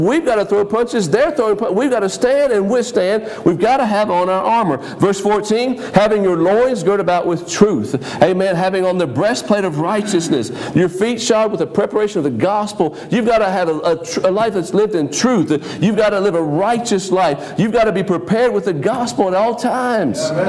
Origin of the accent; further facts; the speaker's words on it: Paraguay; Y'all know I grew up in Paraguay